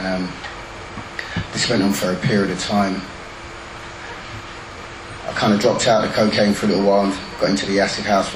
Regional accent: London, United Kingdom; I was brought up in Wembley, Northwest London.

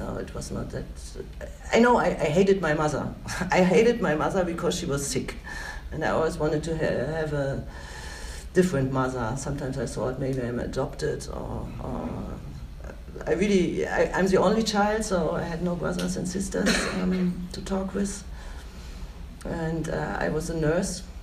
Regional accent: Berlin, Germany; English is a second language; I'm coming from Berlin, party city number one in Germany

